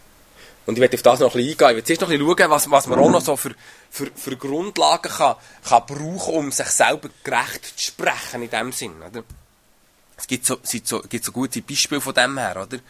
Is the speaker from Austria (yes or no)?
no; Switzerland; wir sind halt Juden. Wir sind halt, ist egal, ob es Juden was, wir sind halt Schweizer.